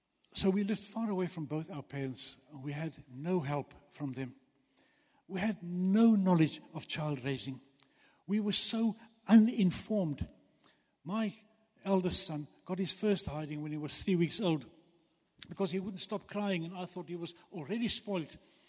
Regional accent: Eswatini; I grew up in Swaziland on a farm.

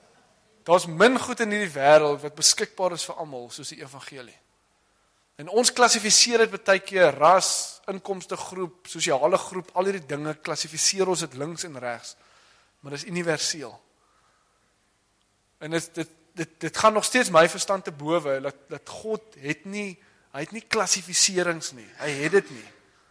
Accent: Western Cape, South Africa; ek kom van die Weskus af, so is altyd so twee generasies achter met die technologie.

